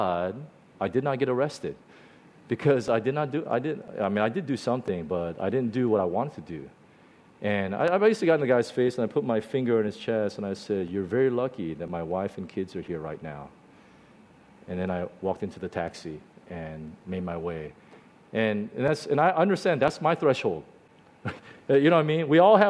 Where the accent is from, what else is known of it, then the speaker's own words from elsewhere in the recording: United States; I grew up in North America, in the U.S., and early on when I was like in elementary school, and because I was always kind of the only Asian